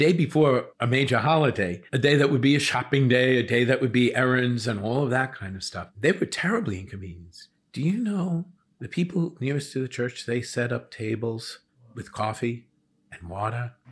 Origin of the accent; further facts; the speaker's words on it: Lindenhurst, New York, United States; It was very close to my family home. It was in Massapequa. I grew up in Lindenhurst.